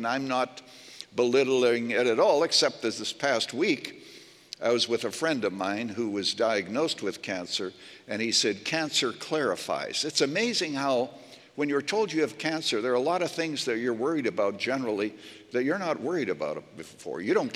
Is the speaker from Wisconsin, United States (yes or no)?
no; Illinois, United States; now in Arizona, United States; You have to remember, I come from Illinois